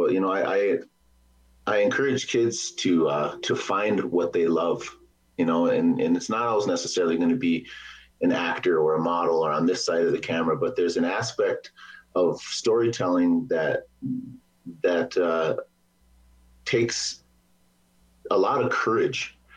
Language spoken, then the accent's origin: English; Lower Brule, South Dakota, United States; also born or lived in Pierre / Aberdeen; I'm just a boy from the reservation too. I grew up in Lower Brule and moved off the reservation after in the fifth and sixth grade. And I grew up in Pierre, and then I moved to Aberdeen, South Dakota